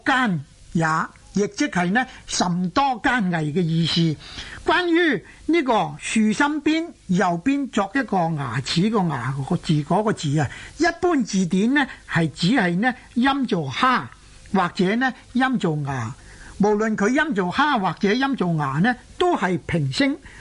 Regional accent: Guangdong, China; accent: Cantonese; 就即是我们广东话呢所谓牙诈那两个字

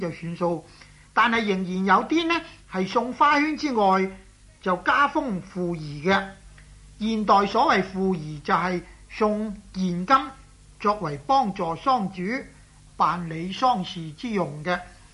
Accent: China; accent: Cantonese; 即是我們廣東話裏面講話掃把，用來掃地的掃把

